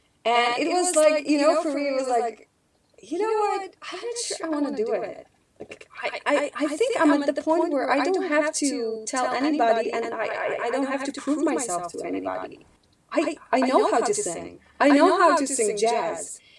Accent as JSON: {"language": "English", "country": "Canada", "said": "being a Canadian, that was a normal thing."}